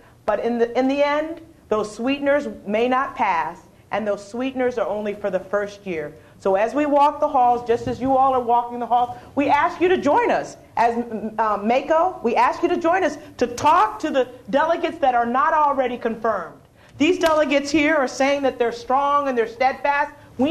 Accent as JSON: {"language": "English", "region": "Maryland", "country": "United States", "said": "I'm from Prince George's County. We're currently facing a $124 million deficit."}